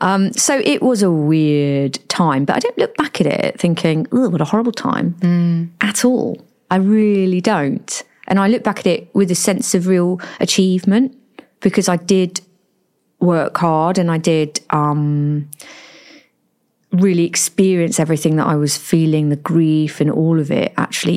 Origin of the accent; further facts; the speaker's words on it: South West England, United Kingdom; I am from Cornwall